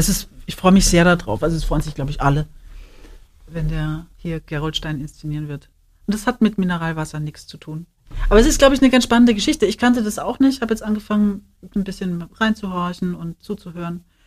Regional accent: Upper Austria, Austria; now in Germany; Ich bin gebürtige Österreicherin, Oberösterreicherin, komme vom Attersee. Also ich komme sozusagen aus dem Salzkammergut, also so mittendrin.

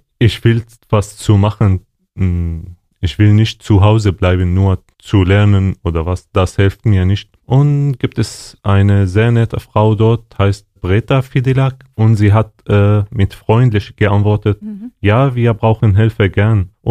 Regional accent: Syria; first language Arabic; German is a second language; now in Germany; Meine Muttersprache ist arabische Sprache und gibt es zweite Sprache in Syrien, Englischsprache. Und danach hier in Deutschland kommt meine zweite Muttersprache, Deutsch.

